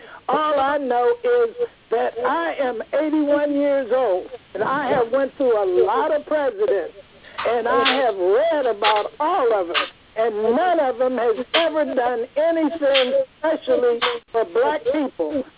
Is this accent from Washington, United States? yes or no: no; Alabama, United States; See, I was raised in the South. I come out of Alabama.